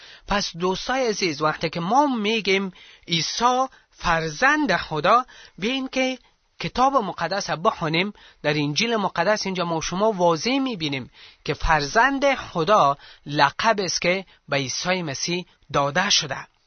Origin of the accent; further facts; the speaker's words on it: Kabul, Afghanistan; بله. مربوط به کابل هستم.